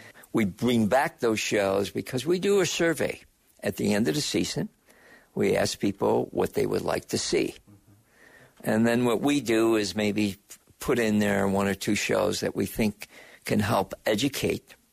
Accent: Auburn, New York, United States; now in West Virginia, United States; I'm from Auburn, New York, near Syracuse, near Skinny Atlas, New York

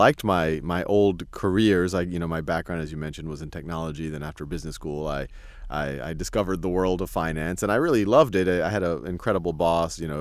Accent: New Orleans, Louisiana, United States; now in Boston, United States; I was living in Boston at the time, and I grew up in New Orleans

